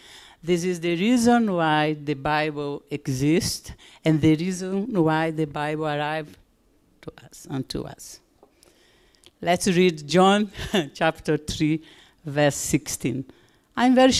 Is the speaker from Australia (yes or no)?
no; Brazil; now in United States; I am from Brazil. And we are having many problems in Brazil, financial, social, political, and even spiritual.